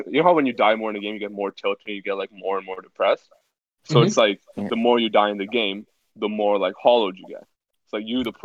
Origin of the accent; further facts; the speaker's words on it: India; Why? Because we're Indian.